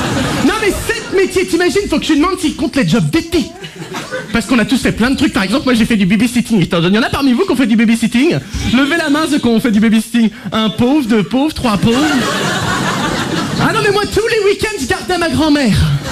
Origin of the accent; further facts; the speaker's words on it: Hauts-de-France, France; vous savez que chez moi dans le Nord, c'est une tradition, hein.